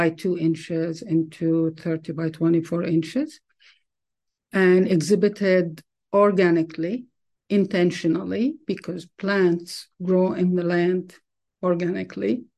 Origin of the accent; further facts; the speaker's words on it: Palestine; now in Canada; when I visited home, I was struck by the name of the park, Canada Park, and I am coming from Canada. So I managed to reach the site, which is at the outskirts of Jerusalem. It is painful. It's extremely painful experience because as a Palestinian, I recognize the plants.